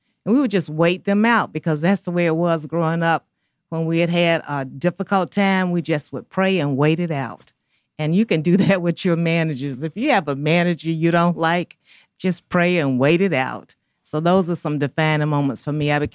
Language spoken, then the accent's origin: English; Atlanta, Georgia, United States; I grew up in Atlanta. I'm from Atlanta.